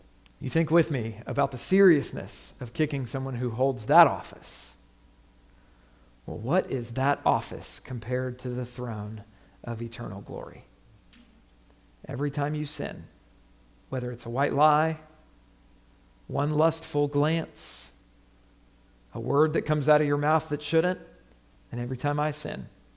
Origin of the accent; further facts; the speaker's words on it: Florida, United States; everybody in my home state of Florida